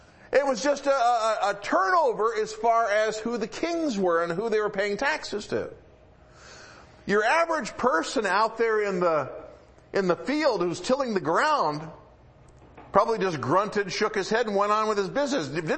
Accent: Detroit, Michigan, United States; I mentioned before, I grew up in the Metro Detroit area, and I knew people who were of Chaldean ancestry.

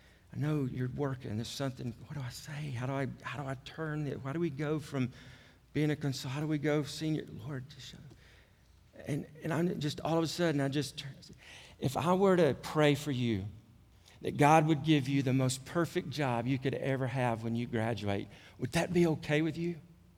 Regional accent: Georgia, United States; My voice gave it away. That led to me saying to her, you're right, I'm from Georgia.

